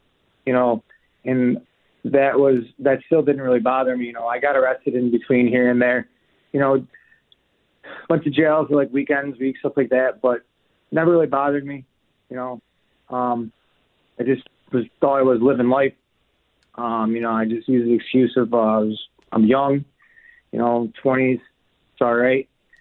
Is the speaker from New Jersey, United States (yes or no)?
no; Syracuse, New York, United States; so I decided to go to Onondaga Community College because I'm from Syracuse.